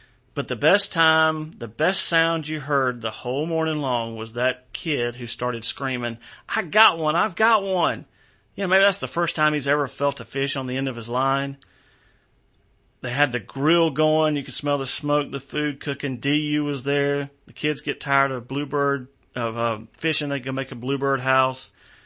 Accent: the South, United States; and I'm a Southerner and I've never met a stranger.

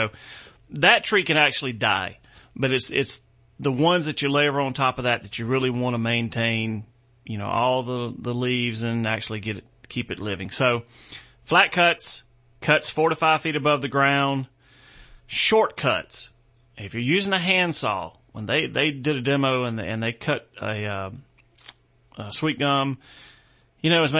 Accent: South Carolina, United States; I said, now, so I'm from South Carolina. We're, you know, a few weeks out from our season starting in the low country.

